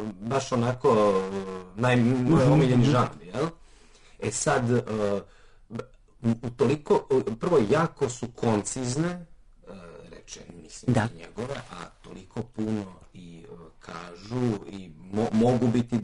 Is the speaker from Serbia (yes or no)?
yes; Gornji Milanovac, Šumadija and Western Serbia, Serbia; ja sam sa strane, mislim sa strane iz Gornjeg Milanovca sam